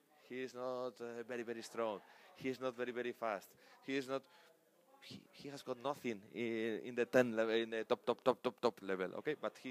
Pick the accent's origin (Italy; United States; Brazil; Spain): Spain; English is a second language; And the German for us is quite difficult because it's very, very different overall because of the pronunciation and the grammar for the Spanish people.